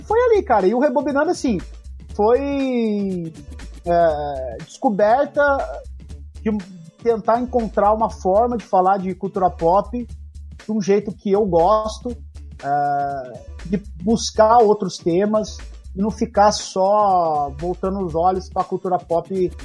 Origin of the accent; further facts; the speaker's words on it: Salto do Itararé, Paraná, Brazil; eu fazia uma viagem muito longa para minha cidade natal, que é Salto do Itararé